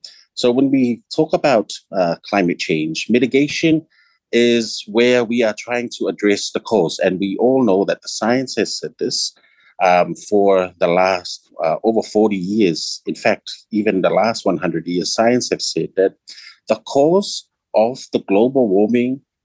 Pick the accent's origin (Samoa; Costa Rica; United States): Samoa; I'm from Samoa, of Tuvalu, Samoan, Kiribati, British and Chinese ancestry.